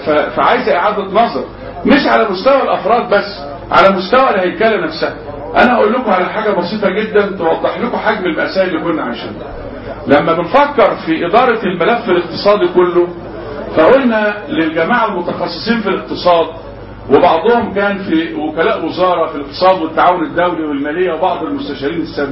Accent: Egypt; احنا بالنسبة لنا كمصريين

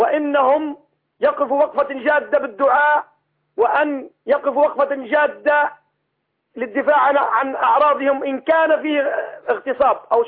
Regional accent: Libya; أنا كمواطن ليبي كنت أعاني ما يعانيه الشعب السوري

